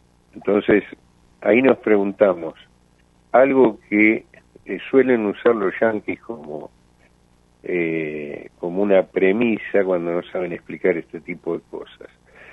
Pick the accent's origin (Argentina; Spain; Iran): Argentina; lo que pasa es que somos en Argentina como las cucarachas